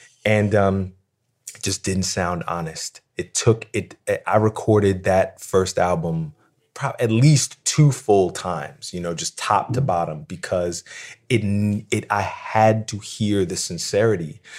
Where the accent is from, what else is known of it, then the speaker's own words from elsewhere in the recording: Philadelphia, Pennsylvania, United States; I grew up in Philadelphia at the time where, you know, in Philly, you couldn't get bigger than